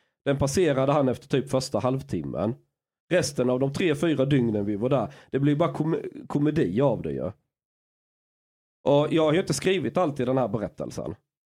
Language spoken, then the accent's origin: Swedish; Sweden; Men jag visar lite bilder hur det såg ut hemma i Sverige.